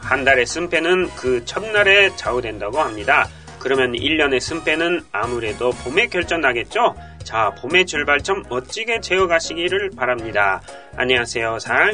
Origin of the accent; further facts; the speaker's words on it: Sapporo, Hokkaido, Japan; now in Seoul, South Korea; 故郷の札幌のことを話したりしてたら、地元の北海道新聞から取材を受けたんですよね。